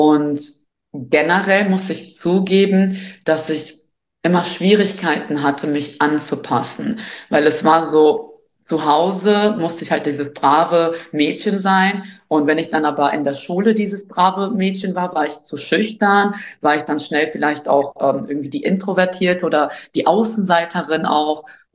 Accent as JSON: {"language": "German", "country": "Germany", "tie": "born or raised there", "said": "Nein, ich bin in Deutschland aufgewachsen"}